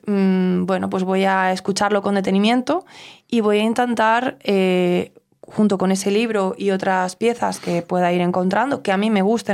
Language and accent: Spanish; Spain; desde mi perspectiva como española, como cantante